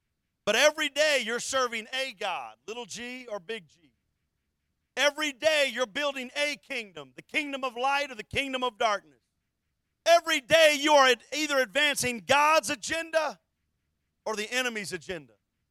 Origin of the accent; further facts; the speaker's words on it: Windcrest, Texas, United States; I remember growing up in Windcrest, and my grandmother on my mom's side lived with us for a while